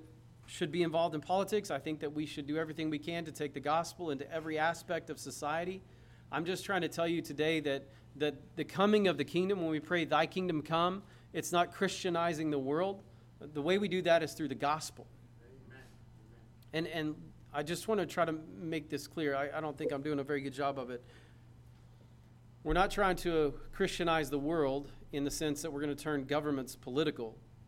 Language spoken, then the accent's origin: English; United States; And I thank God that I'm an American. I'm thankful for the freedom that we have in this nation.